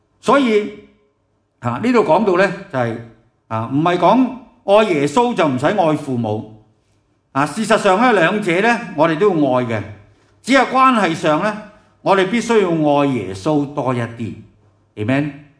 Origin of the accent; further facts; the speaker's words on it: China; 其实我们中国人都会有的